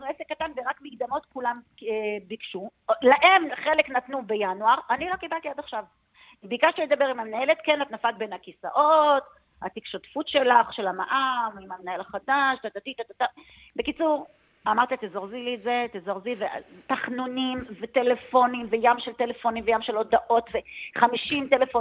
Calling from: Kiryat Shmona, Northern District, Israel; אני מקריית שמונה

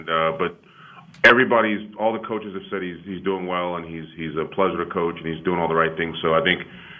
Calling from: Portland, Oregon, United States; I'm calling you from Portland, Oregon at Nike headquarters

